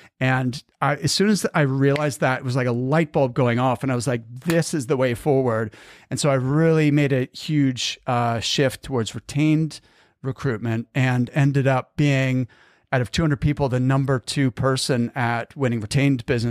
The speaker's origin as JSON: {"language": "English", "town": "Halifax", "region": "Nova Scotia", "country": "Canada", "tie": "born or raised there", "said": "who actually knew from my hometown in Halifax"}